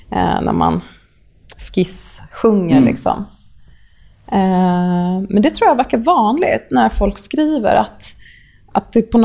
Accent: Sweden; Som svensk så här indie-räka som alltid har lyssnat på så amerikanska band, så är det jättelätt att bara oh, well, brave.

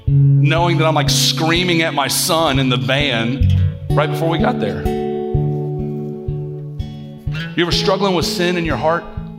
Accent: the South, United States; But one of the things that I've learned about growing up in the South

